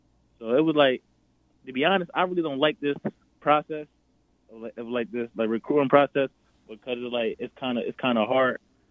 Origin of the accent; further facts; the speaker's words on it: Philadelphia, Pennsylvania, United States; No, I'm from Philly.